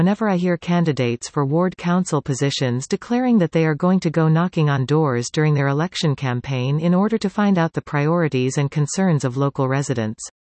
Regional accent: Greater Sudbury, Ontario, Canada; My wife and I were born and raised in Greater Sudbury and have lived in Valley East since 1974.

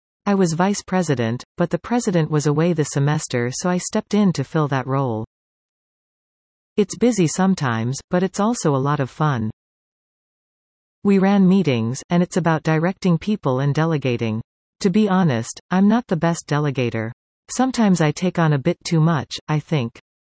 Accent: Creemore, Ontario, Canada; I grew up in Creemore. I came to Collingwood for high school, but I went to Nottawasaga Public School for elementary.

